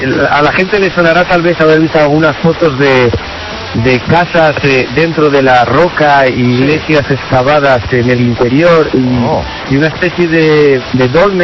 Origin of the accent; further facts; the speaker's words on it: Spain; ¿de dónde eres? De España.